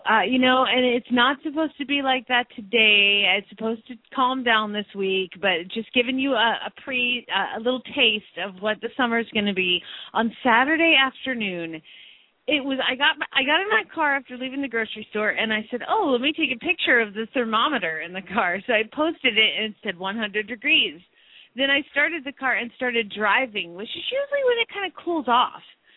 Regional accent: Phoenix, Arizona, United States; from Phoenix, Arizona

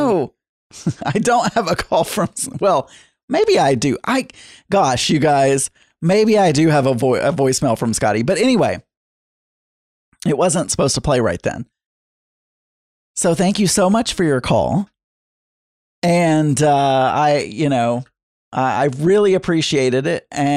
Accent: the South, United States; accent: Southern; Who am I to make fun of an accent? I'm Southern. You could call in and make fun of my accent.

